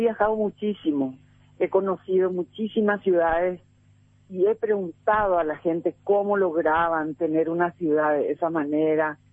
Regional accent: Asunción, Paraguay; Soy asuncena y bueno, he vivido toda mi vida en esta ciudad

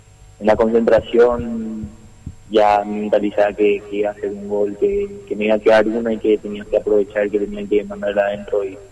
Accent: Campo Grande, Misiones, Argentina; Sí, sí, soy de Campo Grande, nací acá y hasta el momento estoy acá.

